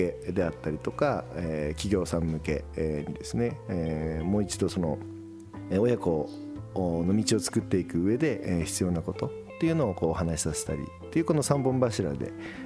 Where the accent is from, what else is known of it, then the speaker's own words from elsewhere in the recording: Fukushima, Japan; その地元の福島で、自分たちがやれることがないかどうか